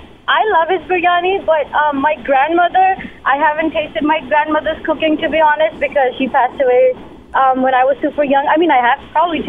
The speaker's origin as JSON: {"language": "English", "country": "Pakistan", "said": "Yeah, I'm Pakistani."}